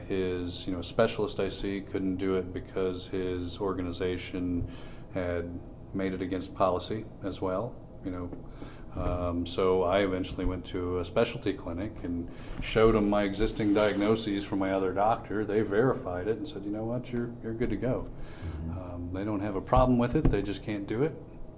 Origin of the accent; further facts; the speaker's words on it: Fayette, United States; I'm from Fayette.